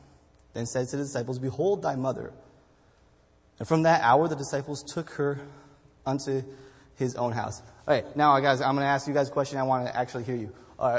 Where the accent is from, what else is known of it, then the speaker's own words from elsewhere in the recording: San Diego, California, United States; I'm from San Diego.